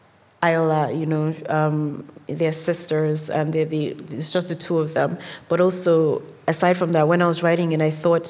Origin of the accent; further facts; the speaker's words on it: Nigeria; I'm Nigerian